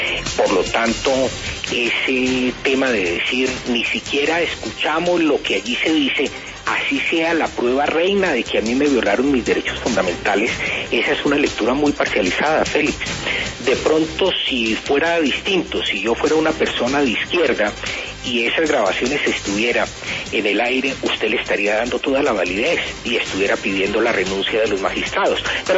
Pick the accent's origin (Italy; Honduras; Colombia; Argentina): Colombia; Nosotros no tenemos como colombianos que seguirnos diciendo mentiras.